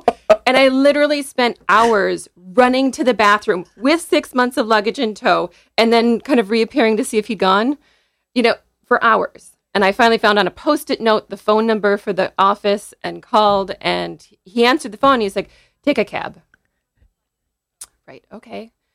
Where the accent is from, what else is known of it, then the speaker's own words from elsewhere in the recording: Minnesota, United States; Minnesota.